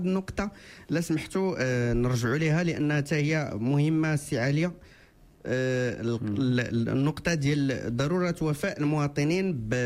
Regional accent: Morocco; وإحنا كمغاربة كاملين

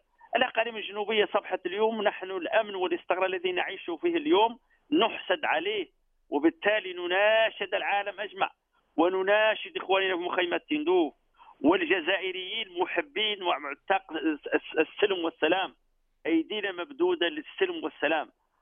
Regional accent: Morocco

